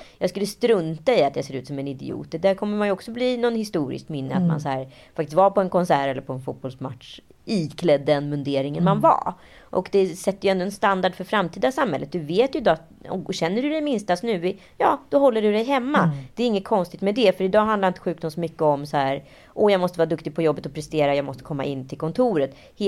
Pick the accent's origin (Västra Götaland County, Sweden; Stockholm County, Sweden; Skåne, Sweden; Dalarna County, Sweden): Stockholm County, Sweden; Stockholm; jag vågade inte ens säga att jag var från Stockholm, att jag var från Sverige.